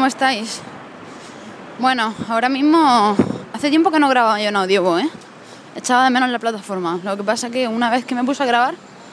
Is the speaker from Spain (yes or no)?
yes; Alcantarilla, Region of Murcia, Spain; ya que voy camino a una quedada aquí en Alcantarilla, mi pueblo